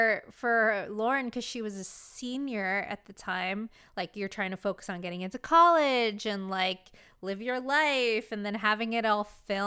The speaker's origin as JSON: {"language": "English", "region": "California", "country": "United States", "said": "I'm from Orange County."}